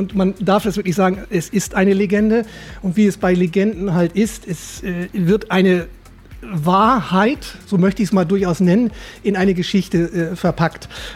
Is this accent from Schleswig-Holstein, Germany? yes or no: yes; Lübeck, Schleswig-Holstein, Germany; born there; ich bin ein Nordlicht, ich bin in Lübeck geboren